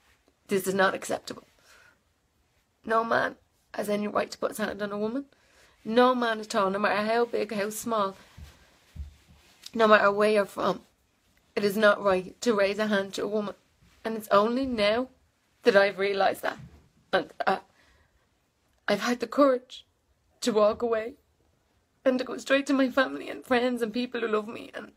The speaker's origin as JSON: {"language": "English", "town": "Dublin", "region": "Leinster", "country": "Ireland", "said": "I'm 26, I'm from Dublin, I have two children."}